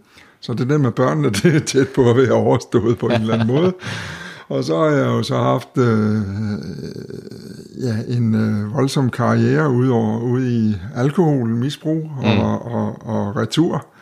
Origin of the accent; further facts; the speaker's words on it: Odense, Region of Southern Denmark, Denmark; moved away as an adult; now in Copenhagen, Denmark; han er jo 62 år, og han er fra... Oprindeligt fra Fyn, og flyttede til København som par 20-årig, efter at have nusset rundt i Odense, som det hedder, med at gå i skole og gå på universitetet